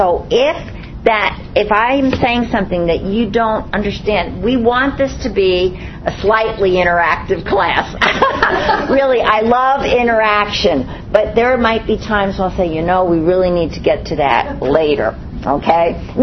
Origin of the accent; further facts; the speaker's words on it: The Bronx, New York, United States; I'm not Jewish, by the way, so I should say that. Well, I'm from the Bronx.